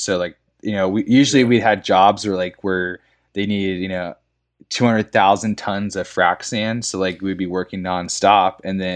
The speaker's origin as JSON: {"language": "English", "region": "California", "country": "United States", "said": "our nicknames, me and my friend, cause we're from California"}